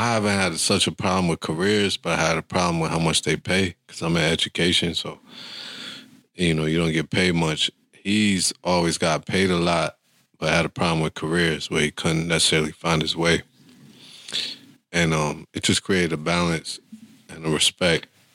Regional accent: Syracuse, New York, United States; Growing up in Syracuse, like, Inori was a legend.

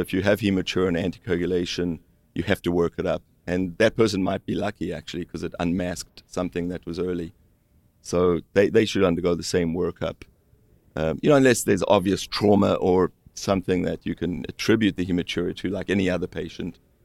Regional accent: South Africa; moved away; So I grew up in South Africa, and there's certain rivers you were told don't swim in those rivers because there could be bilharzia.

